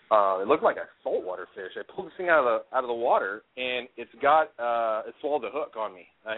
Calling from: Washington, United States; I'm calling from Washington State, and I'm the guy that's been emailing you about river fishing and such.

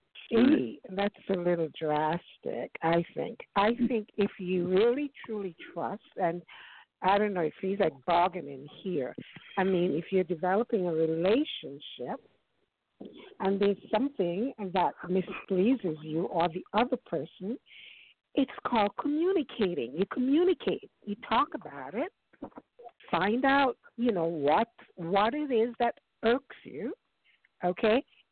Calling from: New York, United States; I'm calling from New York.

